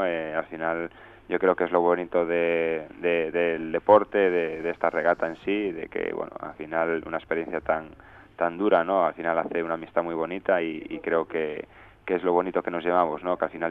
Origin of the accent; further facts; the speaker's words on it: Tui, Galicia, Spain; Pues de la provincia de Pontevedra, soy del pueblo de Tui.